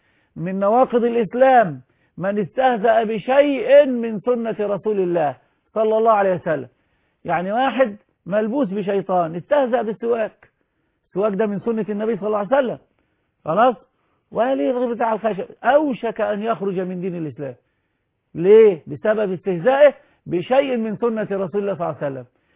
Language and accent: Arabic; Egypt; هي اللي دفعت إلى الشباب والبلاطجة والبلطجية عندنا في مصر